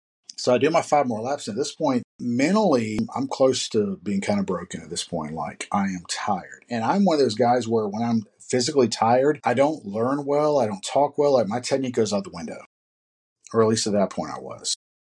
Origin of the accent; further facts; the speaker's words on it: Hattiesburg, Mississippi, United States; Anybody from my hometown will know that's not the best part of town.